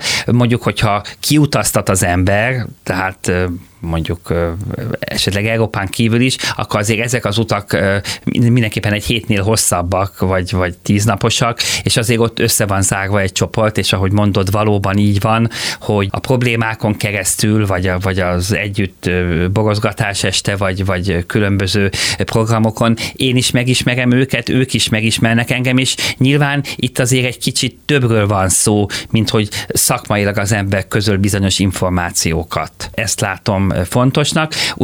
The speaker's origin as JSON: {"language": "Hungarian", "country": "Hungary", "said": "képviselhetem magyarként Magyarországon. Ennek ugye nagyon sok előnye van, hogy én hazai ember vagyok"}